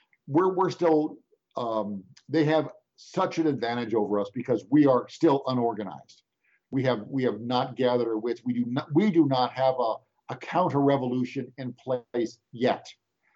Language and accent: English; St. Louis, Missouri, United States; St. Louis, my hometown of St. Louis, they had 60 buildings were looted and then subsequently burned down.